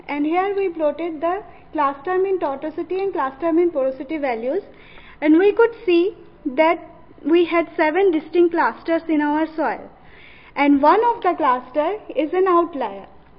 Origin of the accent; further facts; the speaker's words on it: India; I'm from India, and we chose two eastern states from India